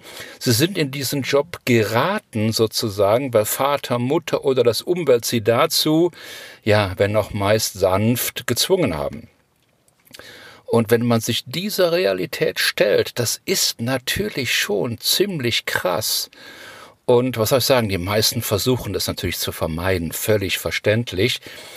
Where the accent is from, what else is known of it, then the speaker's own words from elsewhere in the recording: Cologne, North Rhine-Westphalia, Germany; wir sind ja Kölner